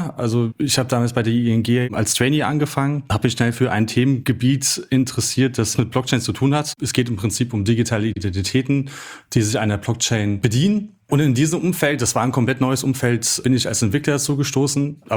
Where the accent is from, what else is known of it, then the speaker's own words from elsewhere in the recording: Frankfurt, Hesse, Germany; ich bin hier in Frankfurt groß geworden, habe hier Physik studiert